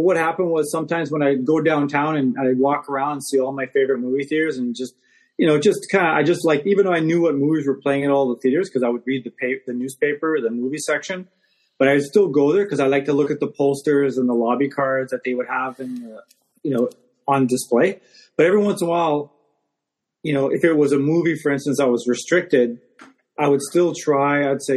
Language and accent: English; Winnipeg, Manitoba, Canada; I grew up in Winnipeg, and in the winters there, I don't know if anybody realized, they're like super cold.